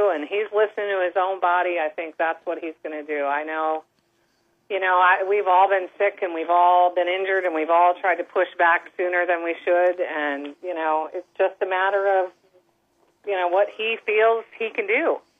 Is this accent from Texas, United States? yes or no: no; Chicago, Illinois, United States; I grew up in Chicago, and I moved down here to Florida, and I bought my house.